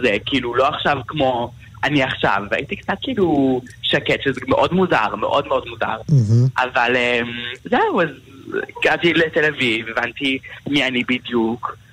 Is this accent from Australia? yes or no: yes; Australia; also born or lived in Petah Tikva; האמת נולדתי בפתח תקווה, אוקיי, נולדתי בבלינסון, גוד מורנינג, אוקיי. אחרי זה עברתי כשהייתי בן חצי שנה לאוסטרליה, אוסטרליה, אוקיי.